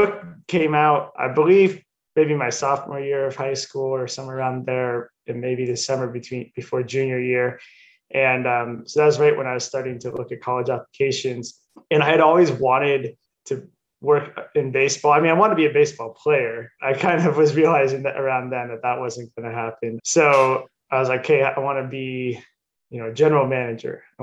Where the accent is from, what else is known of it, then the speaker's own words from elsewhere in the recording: California, United States; I'm from California and I grew up going to San Jose Giants games.